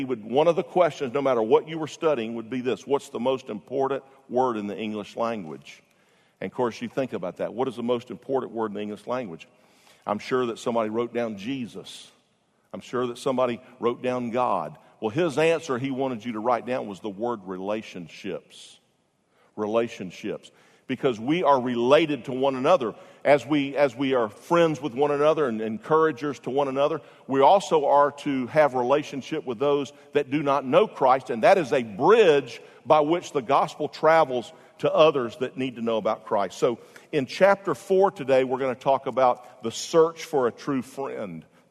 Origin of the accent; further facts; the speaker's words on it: Florida, United States; You know, I grew up in Florida when they built Disney World.